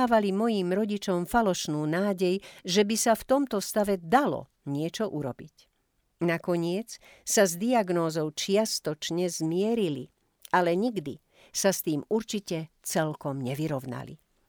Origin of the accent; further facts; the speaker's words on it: Trnava, Trnava Region, Slovakia; born there; Narodila som sa síce v Trnave